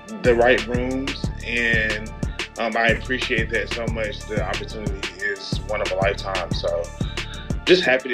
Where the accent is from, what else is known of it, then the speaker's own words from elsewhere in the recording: Raleigh, North Carolina, United States; I'm from Raleigh, North Carolina.